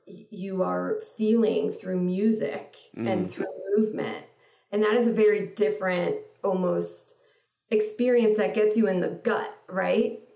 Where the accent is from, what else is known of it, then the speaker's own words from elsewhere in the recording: New York City, New York, United States; English is a second language; also born or lived in Israel; I was born in Israel, moved to New York City at the age of very young, I don't know, 3, 4, 5. Didn't speak a word of English.